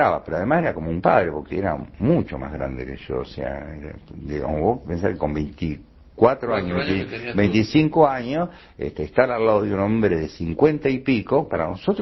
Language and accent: Spanish; Pando, Canelones, Uruguay; Yo soy de Pando, aparte.